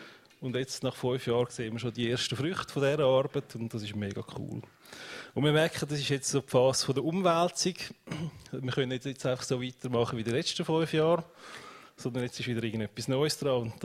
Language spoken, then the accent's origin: German; Wetzikon, Zurich, Switzerland; ich bin in Wetzikon aufgewachsen.